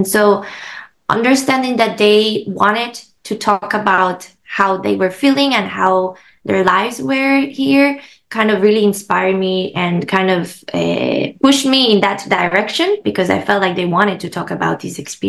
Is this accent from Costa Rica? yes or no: yes; Costa Rica; I was born and I was raised in Costa Rica. I lived my whole life there. So I very much identify as a Costa Rican and a Latina.